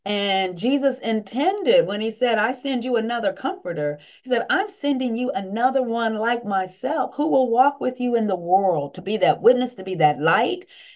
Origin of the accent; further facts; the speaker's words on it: United States; I grew up in the Western Pennsylvania, Eastern Ohio region of the country. It's 95% white.